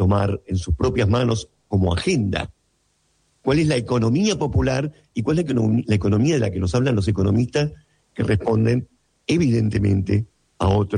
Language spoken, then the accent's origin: Spanish; Argentina; que somos argentinos